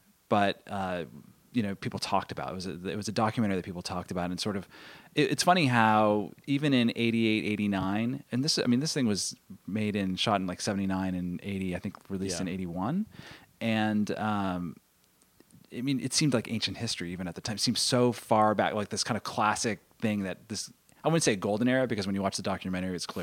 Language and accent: English; Merced, California, United States; I grew up in the San Joaquin Valley in Merced.